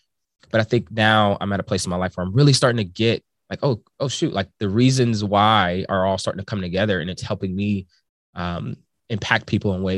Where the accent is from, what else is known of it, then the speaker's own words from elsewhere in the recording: Ohio, United States; moved away as an adult; we moved to California, which I was born and raised in Ohio. And so California was 2,600 miles away from everything that I had known.